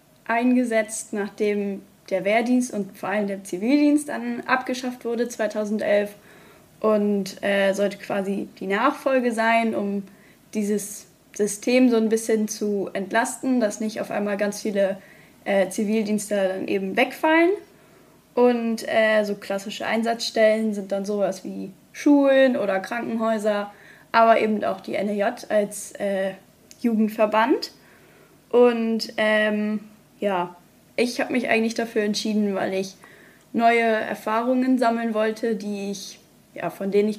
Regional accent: Wietzen, Lower Saxony, Germany; aus Wietzen. Das ist so ziemlich genau zwischen Bremen und Hannover. Ich bin 20 Jahre alt

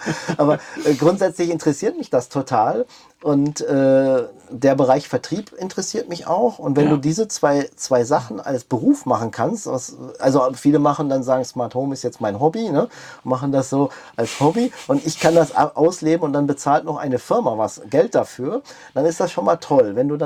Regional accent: North Rhine-Westphalia, Germany; ich komme aus dem Port, ne? Ich habe ja noch ein Haus in Castrop-Rauxel.

